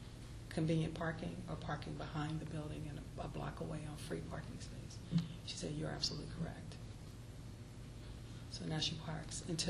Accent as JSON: {"language": "English", "town": "Chicago", "region": "Illinois", "country": "United States", "said": "I'm from Chicago. Trust me, it's high."}